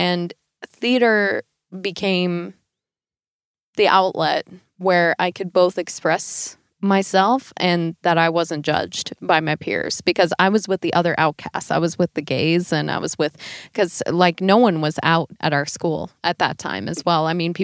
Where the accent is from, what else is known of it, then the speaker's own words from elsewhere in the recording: United States; now in Sweden; I also both as an American, you know, we can always rely and lean on making fun of Swedish culture.